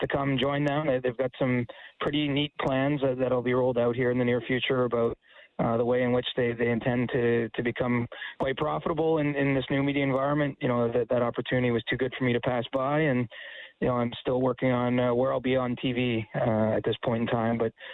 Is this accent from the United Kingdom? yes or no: no; Ontario, Canada; I grew up an hour outside Toronto